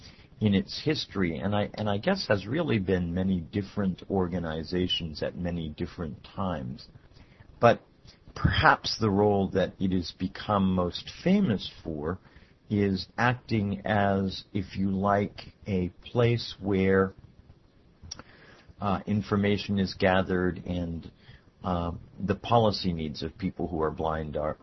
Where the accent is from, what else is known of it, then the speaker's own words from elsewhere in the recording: Miami, Florida, United States; Good evening … from Miami, Florida, and I'd like to welcome all of you to Tuesday Topics